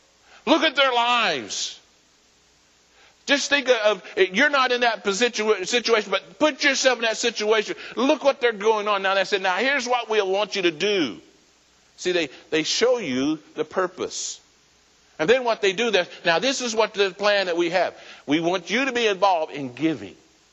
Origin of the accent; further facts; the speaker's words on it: Springfield, Missouri, United States; also born or lived in Oklahoma; I was born here in Oklahoma, but I live most of my life in Missouri. And that's about all I can say. I was born here, and then Mom and Dad took us to Missouri. We live around Springfield most of our years.